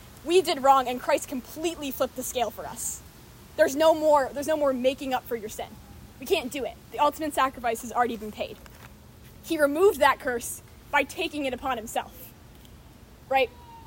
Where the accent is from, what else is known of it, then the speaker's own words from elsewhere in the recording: Massachusetts, United States; I'm from Massachusetts, so I had to make that reference.